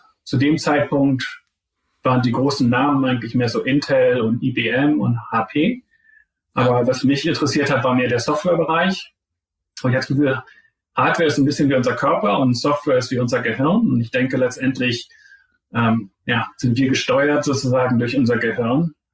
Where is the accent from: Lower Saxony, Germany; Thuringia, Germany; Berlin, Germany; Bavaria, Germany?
Lower Saxony, Germany; Zeven; Ja, also ich spreche jetzt nicht mehr so viel Deutsch heutzutage, aber es reicht noch für so ein Gespräch, denke ich, hoffe ich. Ich bin der Sohn von zwei Gymnasiallehrern in Zeven, das ist so halbwegs zwischen